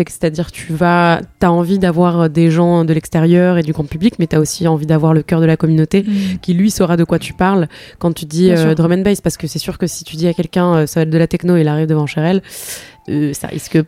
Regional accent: Spain; J'ai grandi en Espagne, école française

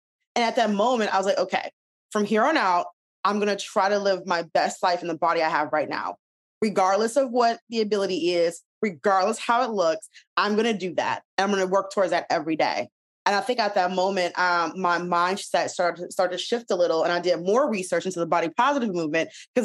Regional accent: Detroit, Michigan, United States; And so it was a very interesting childhood growing up in Detroit.

